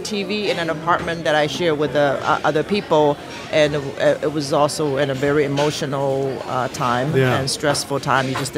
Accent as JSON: {"language": "English", "region": "Shanghai", "country": "China", "tie": "born or raised there", "lives_now": "United States", "said": "and it's such an irony because I grew up in Shanghai."}